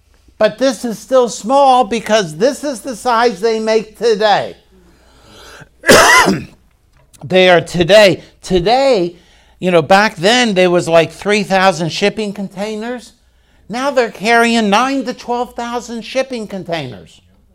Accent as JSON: {"language": "English", "town": "Baltimore", "region": "Maryland", "country": "United States", "tie": "born or raised there", "said": "I grew up in Baltimore, and the hope was we could always get to the shore or always get to the boat to go fishing."}